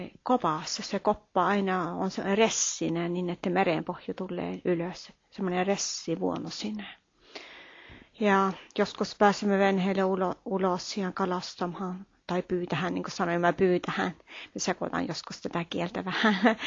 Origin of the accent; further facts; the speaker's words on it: Norway; Minä olen kotoisin tuolta Mouruniemestä. Mouruniemi on 19 kilometriä Pysyövestä ulospäin.